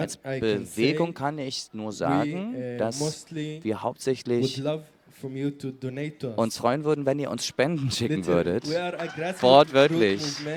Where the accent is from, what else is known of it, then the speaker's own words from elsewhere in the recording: Palestine; Das denke ich persönlich als Palästinenser, also mit meiner palästinensischen Perspektive